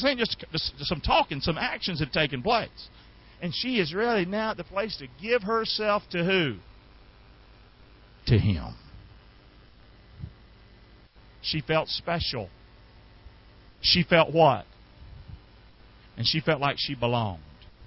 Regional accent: North Carolina, United States; I'm from North Carolina, man.

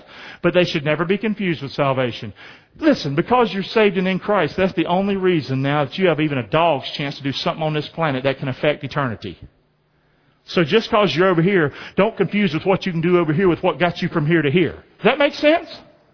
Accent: the South, United States; And I'm from the South. We don't talk like that.

